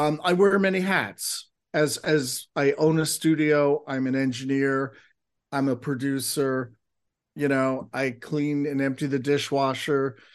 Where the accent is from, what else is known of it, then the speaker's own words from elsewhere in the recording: Rhinebeck, New York, United States; And I grew up in Rhinebeck. I moved to New York City and was trying to become an audio engineer.